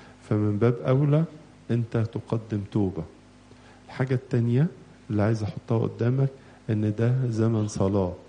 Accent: Egypt; احنا في مصر

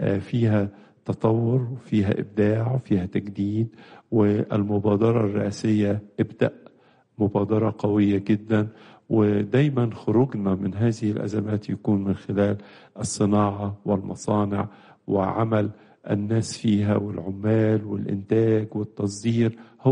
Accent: Egypt; بلادنا مصر

